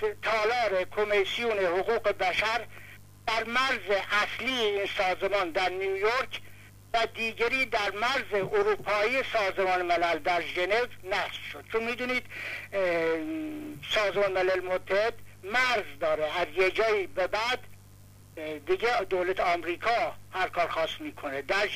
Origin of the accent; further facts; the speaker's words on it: Iran; افتخار بکنند ما ایرانی هستیم